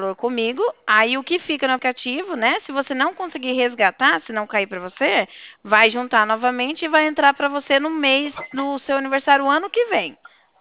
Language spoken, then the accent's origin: Portuguese; Cornélio Procópio, Paraná, Brazil; Eu sou aqui de Cornélio.